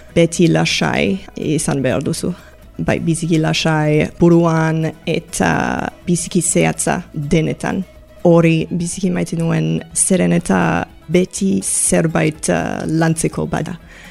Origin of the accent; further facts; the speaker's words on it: Toronto, Ontario, Canada; Basque is a second language; moved away as an adult; now in Bayonne, France; Eta okina naiz, hemen Baionan. Eta bai. Toronton sortu nintzen. Toronto, Kanadako hiri handiena da. Handia da. 3 milioi biztanle badira, beraz niretzat Euskal Herrira etorri pixkat bitxia izan zen, bai, lehenago. Orain normala da.